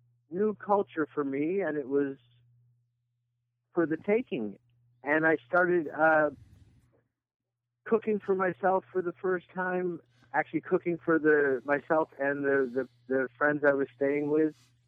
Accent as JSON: {"language": "English", "town": "Buffalo", "region": "New York", "country": "United States", "lives_now": "New York City, United States", "said": "I'm from Buffalo, New York originally. I came to New York City"}